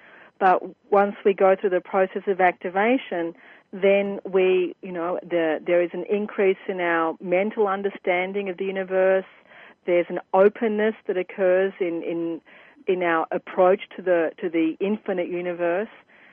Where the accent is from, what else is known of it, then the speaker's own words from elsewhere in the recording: Australia; I hail from Australia, which is my definite